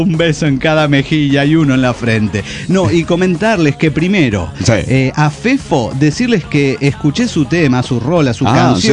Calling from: San Luis, Argentina; de la Sierra, San Luis, Argentina.

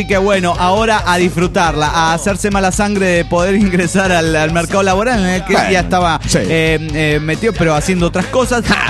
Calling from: Escobedo, Nuevo León, Mexico; Hola, ¿qué tal? … de Escobedo, Nuevo León, México.

